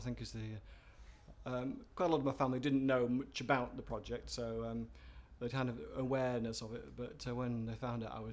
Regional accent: Baildon, Yorkshire and the Humber, United Kingdom; moved away as an adult; In Yorkshire. So I was born near Bradford, in a place called, lived in Bailden, which is on the edge of Bradford, for a good 18 years until I left to go to university

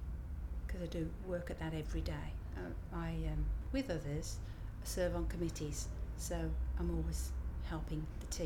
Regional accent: Birmingham, West Midlands, United Kingdom; now in Cannock Wood, United Kingdom; I was born in Birmingham, and I lived there for the first 20 years of my life. Then I went to Staffordshire, and we've lived there in the same house for well over 40 years. In a little village, high up on Cannock Chase, Cannock Wood.

